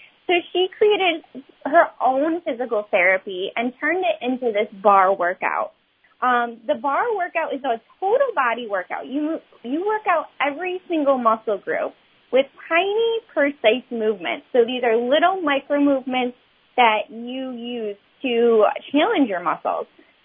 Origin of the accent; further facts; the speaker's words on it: Webster, New York, United States; we both grew up in Rochester, and I grew up in Webster.